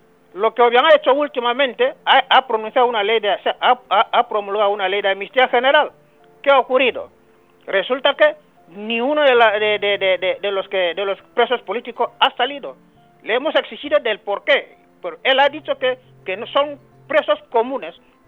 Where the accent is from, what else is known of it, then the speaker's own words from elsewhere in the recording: Equatorial Guinea; porque todos somos guineanos, hablando, la gente se entiende